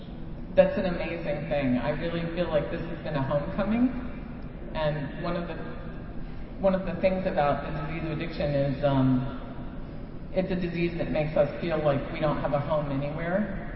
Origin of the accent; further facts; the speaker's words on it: Potomac, Maryland, United States; I grew up in Potomac, Maryland, so I don't have a really badass using story. I'm a white girl from the suburbs.